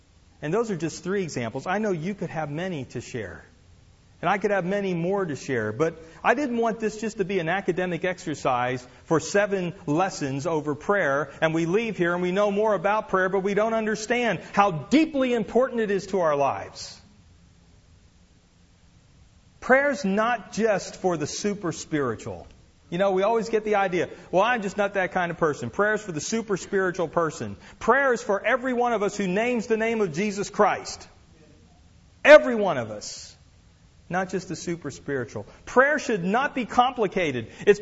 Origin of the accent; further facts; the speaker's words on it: Reading, Pennsylvania, United States; I went to a little one evening a week Bible Institute in my hometown of Reading, Pennsylvania.